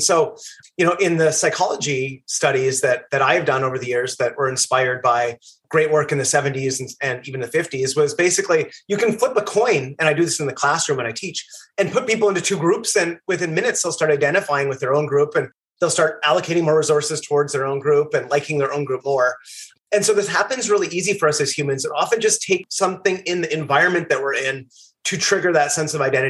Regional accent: Canada; now in New York, United States; I'm also Canadian.

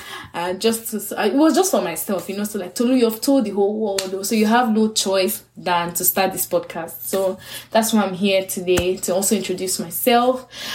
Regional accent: Port Harcourt, Rivers, Nigeria; moved away as an adult; also born or lived in Lagos; I was born in Port Harcourt, Rivers State, Nigeria, in West Africa, and I moved to Lagos, Nigeria when I was 17. So my parents moved jobs. I'm the first child of 5 girls.

